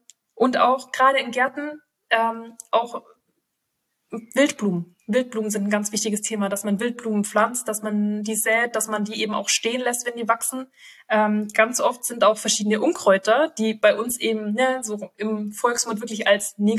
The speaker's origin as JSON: {"language": "German", "region": "Baden-Württemberg", "country": "Germany", "said": "Du, Micha, ich komme auch aus dem Schwabenländle, ich kenne das."}